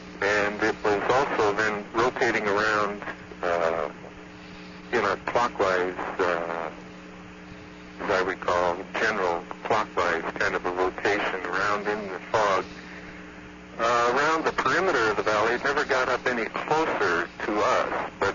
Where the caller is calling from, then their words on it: Medford, Oregon, United States; I'm calling from Medford, Oregon.